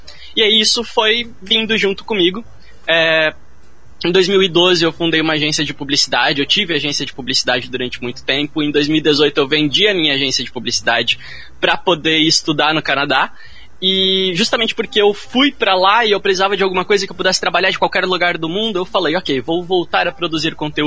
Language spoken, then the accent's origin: Portuguese; Joinville, Santa Catarina, Brazil; Sou de Joinville, mais ou menos pertinho de vocês.